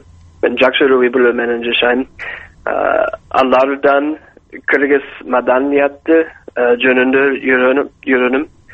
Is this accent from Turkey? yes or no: no; California, United States; Kyrgyz is a second language; moved away as an adult; now in Darkhan, Kyrgyzstan; Мен Калифорниядан келгем. 1 жыл мурда. Мен 33 жаштамын. Буга чейин Америкада жүргөндөр.